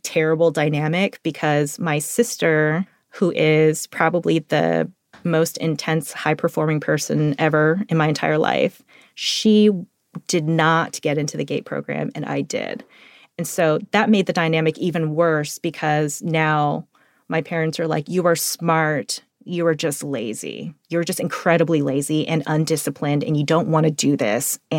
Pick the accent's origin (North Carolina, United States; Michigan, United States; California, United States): California, United States; San Jose; So I grew up in the Cupertino side of San Jose.